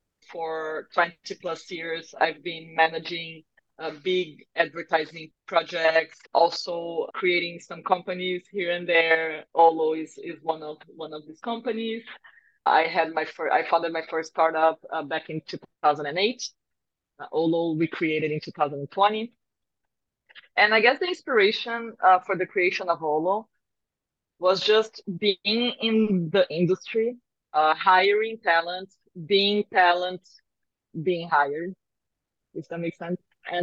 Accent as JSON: {"language": "English", "country": "Brazil", "said": "I am a Brazilian entrepreneur and I'm from Brazil. Although I've been traveling and living in many countries, doing many things for many years"}